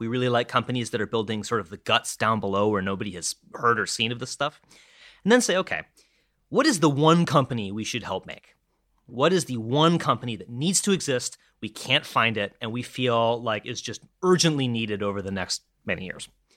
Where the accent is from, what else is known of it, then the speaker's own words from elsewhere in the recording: Vermont, United States; I was raised with my peers, and I grew up in Vermont. I grew up on the East Coast